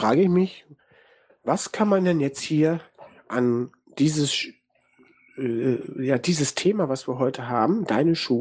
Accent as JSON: {"language": "German", "country": "Germany", "said": "weil ich bin ja ein Deutscher und habe auch Deutsch lernen müssen"}